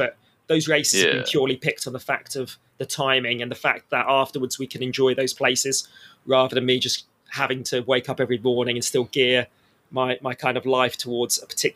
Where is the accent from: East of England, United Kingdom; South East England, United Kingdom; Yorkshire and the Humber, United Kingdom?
South East England, United Kingdom; Southampton; born there; so I was born in Southampton